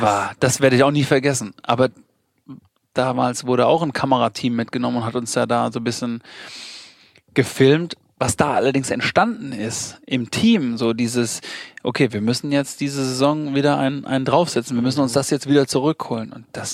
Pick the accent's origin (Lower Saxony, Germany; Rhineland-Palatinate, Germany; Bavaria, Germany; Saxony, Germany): Bavaria, Germany; Ich bin genau in diesem am Untermain groß geworden, sprich in meinem Heimatverein TuS Bobernburg, im Nachbarverein TV Großwallstadt.